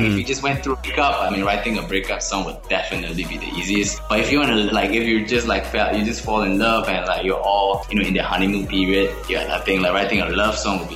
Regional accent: Singapore; first language Mandarin; English is a second language; In Singapore as well, like, my mother tongue is Mandarin, so I speak Mandarin as well.

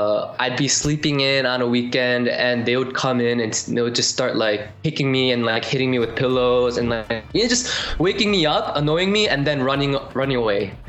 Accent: Ohio, United States; now in South Korea; Yes, yes. I grew up in the United States in a state called Ohio. Very small city, but yeah, that's my hometown.

